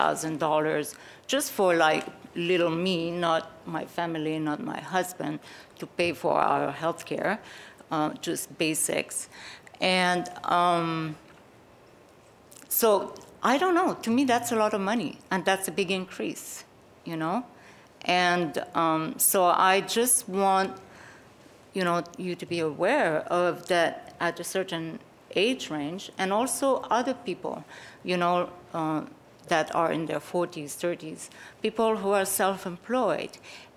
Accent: Canada; now in United States; So I'm originally from Canada, so I've lived under the one-payer system for 35, 40 years. So then I moved to the US

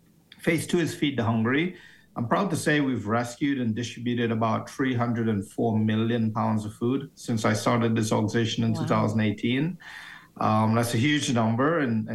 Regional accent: Trinidad & Tobago; moved away as an adult; now in United States; Well, personally, I mean, I grew up in Trinidad and Tobago. I grew up very poor, very food insecure. Moved to the U.S. in 1998. I was 18 at the time.

